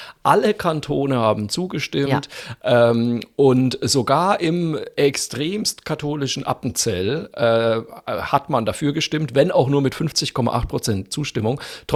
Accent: Germany; man darf nicht den Fehler machen, sich da über die Schweiz zu erheben als Deutscher

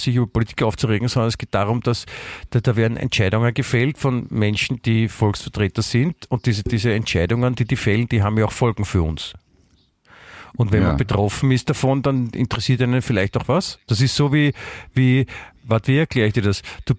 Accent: Austria

